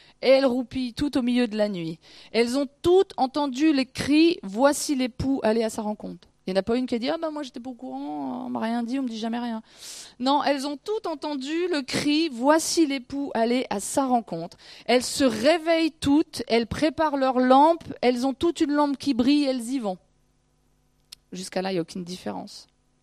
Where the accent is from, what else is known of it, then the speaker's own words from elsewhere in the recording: France; surtout en tant que Français, on attend le salut des autres